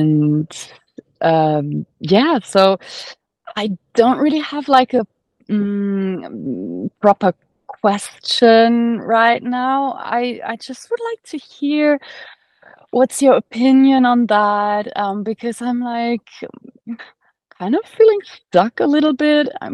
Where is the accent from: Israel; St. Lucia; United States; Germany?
Germany; now in Australia; so I'm originally from Germany, but I've been living for 5 years in Australia. I want to make that my home